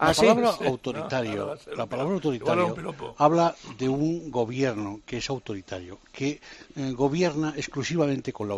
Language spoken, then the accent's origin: Spanish; Catalonia, Spain; Que siendo cierto, yo soy catalán.